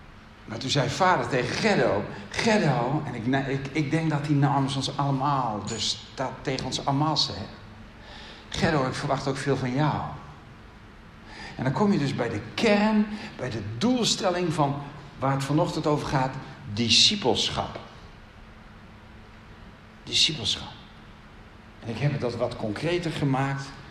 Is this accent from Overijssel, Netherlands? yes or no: no; Gelderland, Netherlands; Ik kom van de Veluwe, daar zijn we wat behouden van nature.